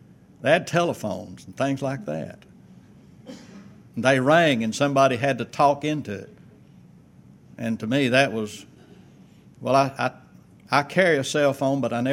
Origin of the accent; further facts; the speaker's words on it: Arkansas, United States; born there; I was born in North Central Arkansas.